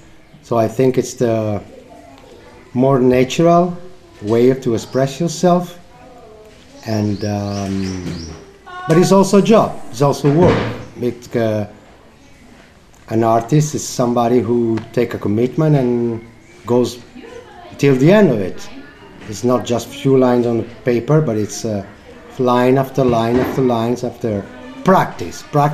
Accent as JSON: {"language": "English", "country": "Italy", "said": "I'm 48 years old. I come from Italy."}